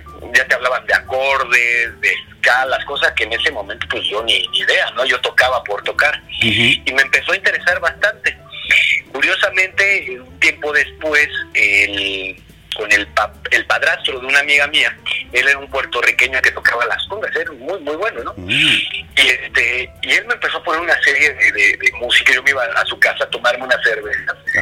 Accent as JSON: {"language": "Spanish", "region": "Mexico City", "country": "Mexico", "tie": "born or raised there", "said": "Y pues me regresé a Ciudad de México, ¿no? Que es de donde soy oriundo."}